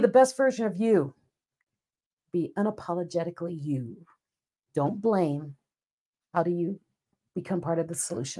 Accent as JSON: {"language": "English", "town": "Fort Dix", "region": "New Jersey", "country": "United States", "tie": "born there", "said": "See, I was born in New Jersey. I was born in Fort Dix."}